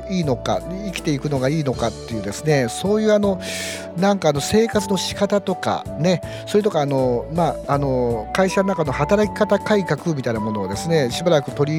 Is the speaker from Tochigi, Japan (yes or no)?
no; Aichi, Japan; 谷子さんが、ね、長野県の人ですし、僕は愛知県の人なのでね